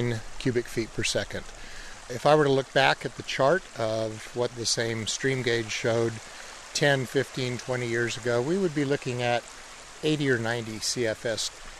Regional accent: Safford, Arizona, United States; born there; now in Prescott, United States; Well, I was born in Safford, and we moved to Prescott in 1958, and I've been in Yavapai County since then.

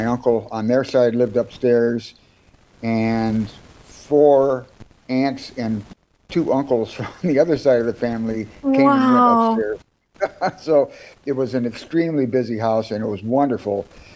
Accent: Gary, Indiana, United States; Well, I was born in Gary in 1947 and stayed in Gary most of my life. Moved to Highland eventually in 76.

